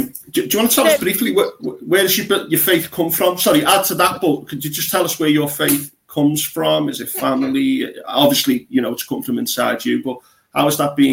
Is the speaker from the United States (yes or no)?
no; Bootle, North West England, United Kingdom; I'm from Bootle originally, but I was living in Formby at the time.